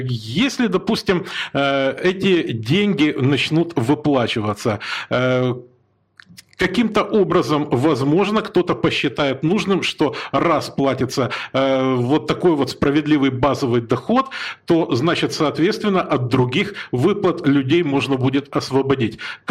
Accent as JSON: {"language": "Russian", "region": "Crimea", "country": "Ukraine", "said": "я крымчанин, который здесь жил и до 2014 года. Но вот у нас в Крыму"}